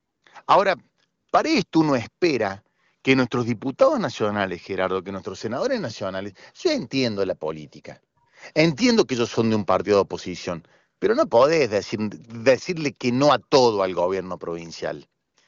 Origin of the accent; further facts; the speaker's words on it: Córdoba, Argentina; el límite son los cordobeses, el límite somos la provincia de Córdoba